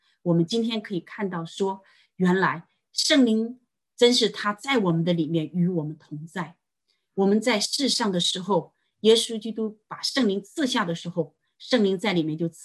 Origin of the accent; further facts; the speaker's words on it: China; 在我们中国人当中觉得死是很不吉利的